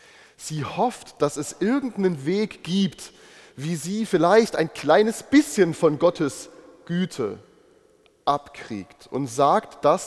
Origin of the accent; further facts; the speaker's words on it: Saxony, Germany; die ich als Kind in der Nachwendezeit in meiner sächsischen Heimat gehört habe.